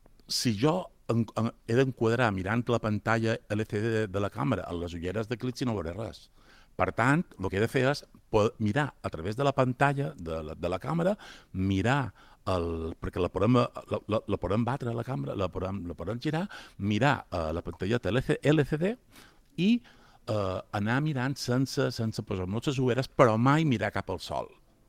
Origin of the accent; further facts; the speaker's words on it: Balearic Islands, Spain; com a mallorquí, com a bon mallorquí que som